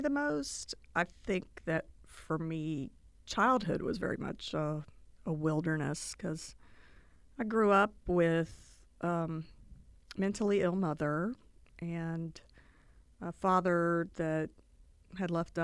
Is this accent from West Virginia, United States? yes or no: yes; West Virginia, United States; I knew it was probably growing up in West Virginia, I was either going to go to WVU or I was going to go to Marshall.